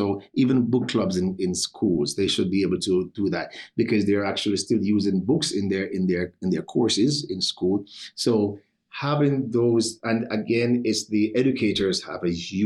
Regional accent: Jamaica; also born or lived in United States; now in Calgary, Canada; yes, I'm from Jamaica, and also part of it was in the States, because I lived in the States for a period of time as well too

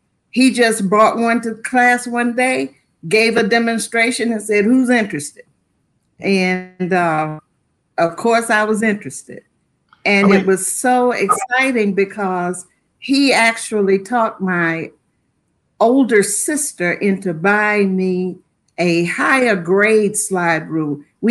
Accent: Lewisburg, United States; So growing up in Lewisburg, it's a small town.

